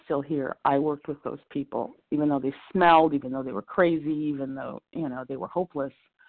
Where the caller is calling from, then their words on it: Tarrytown, New York, United States; Hey, this is … I'm calling in from Tarrytown, New York, compulsive overeater.